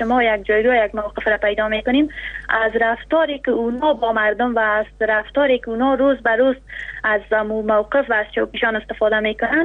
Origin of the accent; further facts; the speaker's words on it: Afghanistan; اولا که ما مسلمان هستیم و دوم اینی که ما افغان هستیم